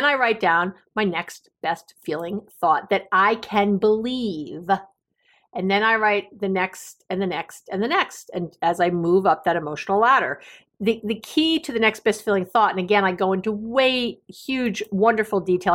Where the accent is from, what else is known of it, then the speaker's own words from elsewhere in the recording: New York City, New York, United States; You know, growing up in New York City, traffic is, I don't mind traffic.